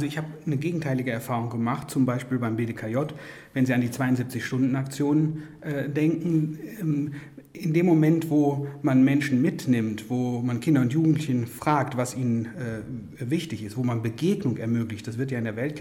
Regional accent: North Rhine-Westphalia, Germany; Ich komme ja aus dem Siegerland, da liegt dann auch schon mal Schnee zu der Zeit

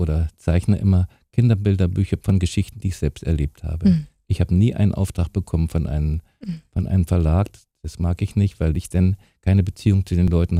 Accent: Berlin, Germany; Ich bin ja in Berlin groß geworden und wir wohnten in Berlin-Charlottenburg, also mitten im Zentrum von Berlin. Ich habe den ganzen Krieg dort miterlebt.

